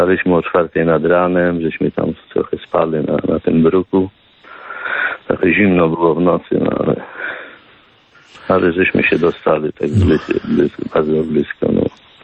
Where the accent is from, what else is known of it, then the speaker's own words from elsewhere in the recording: Warsaw, Masovian Voivodeship, Poland; moved away as an adult; Musiałem w pewnym sensie uciekać z Polski, bo jestem z Warszawy